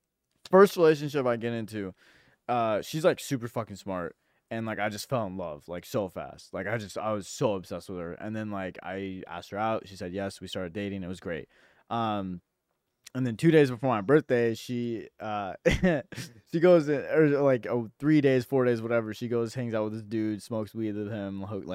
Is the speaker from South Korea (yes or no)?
no; India; She's like literally Indian. I'm Indian.